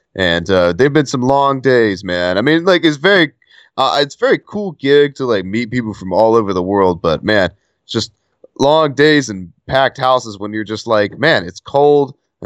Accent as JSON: {"language": "English", "town": "Durham", "region": "North Carolina", "country": "United States", "tie": "born or raised there", "said": "I grew up in Durham. That's where my parents live."}